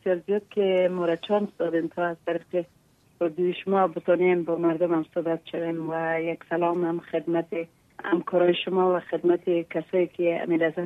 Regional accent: Takhar, Afghanistan; در ولایت ما وجود داره، در ولایت تخار مثل که در کلی ولایات ما مشکلات داریم

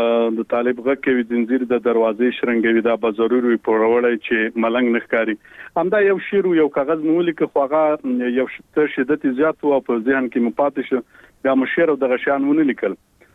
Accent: Khost, Afghanistan; born there; او زه په خوست ولایت کې پیدا شوم او عمر می تقریبا اوس نو 28 کلنې ته برسیږي

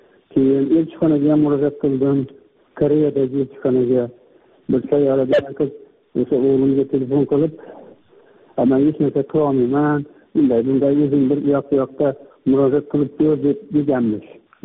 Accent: Khorezm Region, Uzbekistan; 55 yoshdaman. Xorazmdanman.

